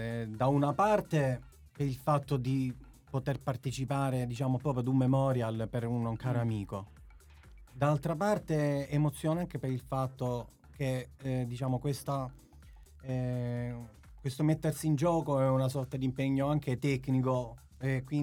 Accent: Tirana, Tirana County, Albania; Io da Tirana, dall'Albania.

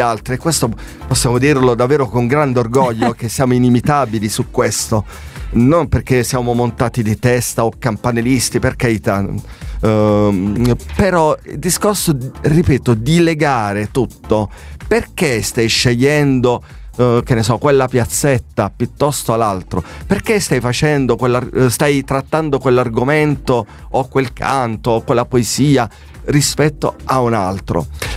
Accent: Taranto, Apulia, Italy; now in Leporano, Italy; attualmente Leporano, ok? che abito da una decina d'anni, però sono tarantino.

